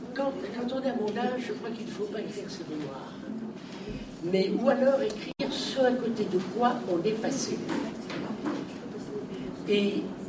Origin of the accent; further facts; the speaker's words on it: France; Vous doutez bien que, puisque je suis français, ça m'a mené à des paradoxes.